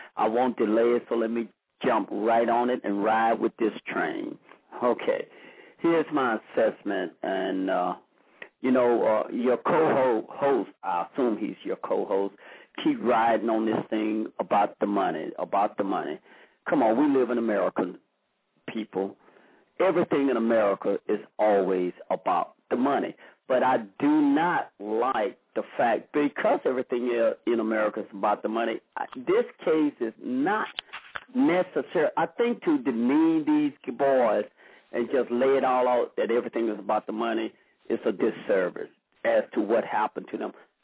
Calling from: Broussard, Louisiana, United States; calling from Southwest Louisiana in Broussard, Lafayette.

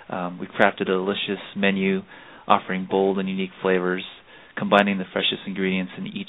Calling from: Las Vegas, Nevada, United States; I'm calling from fabulous Las Vegas, Nevada.

